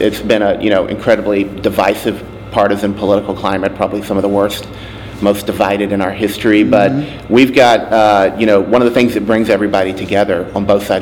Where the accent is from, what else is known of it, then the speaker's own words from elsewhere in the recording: United States; but as an American, you know, we've got an obligation to roll up our sleeves and get in there and engage.